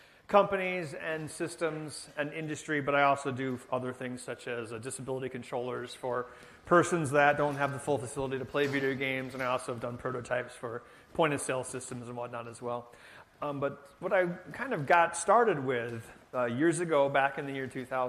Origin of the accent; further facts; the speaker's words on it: United States; So clearly I'm an American, and I'm trying really hard to say that correctly